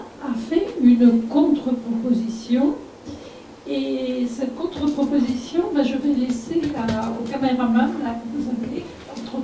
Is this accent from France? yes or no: yes; Normandy, France; Alors, je suis normande